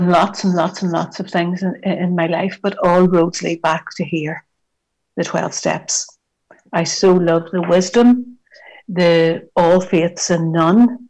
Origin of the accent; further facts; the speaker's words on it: Belfast, Northern Ireland, United Kingdom; The backdrop to my story is growing up in the Troubles in Northern Ireland and Belfast